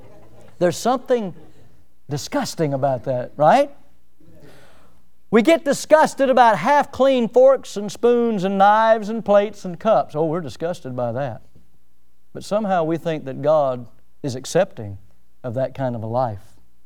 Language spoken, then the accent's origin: English; United States; I'm proud of the fact that I'm an American.